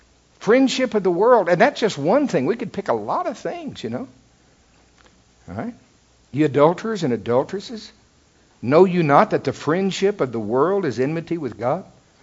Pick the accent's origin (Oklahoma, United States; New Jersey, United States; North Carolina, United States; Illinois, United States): Oklahoma, United States; I'm from Oklahoma. What do you expect?